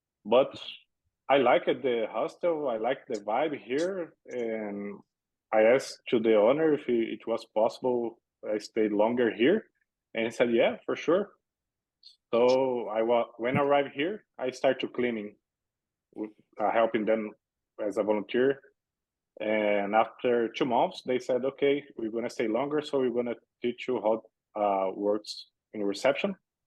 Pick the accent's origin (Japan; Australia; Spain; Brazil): Brazil; English is a second language; moved away as an adult; now in Las Vegas, United States; I never heard about hostels in Brazil. I'm from Brazil.